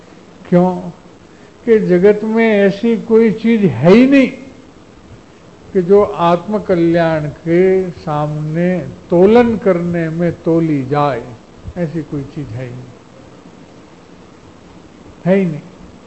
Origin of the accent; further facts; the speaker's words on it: Ranpur, Gujarat, India; दो राणपुर जो हमारा नेटिव प्लेस है वहाँ के दो थे